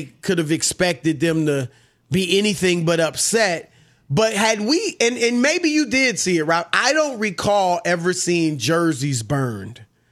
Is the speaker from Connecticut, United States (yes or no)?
no; Cleveland, Ohio, United States; I went to Cleveland. I'm from Cleveland. I went back, talked to people.